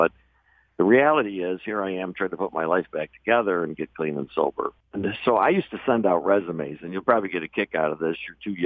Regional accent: Michigan, United States; You know, I grew up in Michigan, pretty normal family

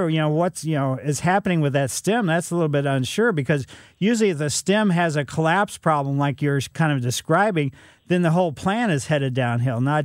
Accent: Ellisville, Missouri, United States; It's a little bit further east than I grew up in Ellisville.

